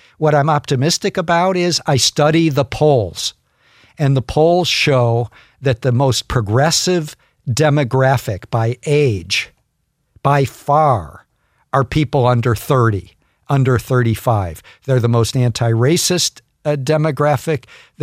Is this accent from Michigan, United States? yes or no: no; New York, United States; I mean, I'm from New York.